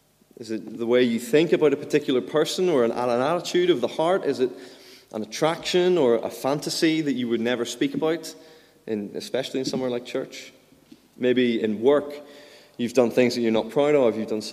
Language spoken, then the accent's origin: English; Belfast, Northern Ireland, United Kingdom; I've never carried a petrol bomb, even though I'm from Belfast.